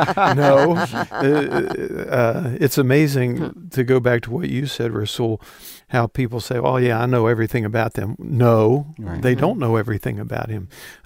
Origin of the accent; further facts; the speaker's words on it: West Virginia, United States; For me, I was born in Virginia, grew up in West Virginia from the second grade through high school in West Virginia.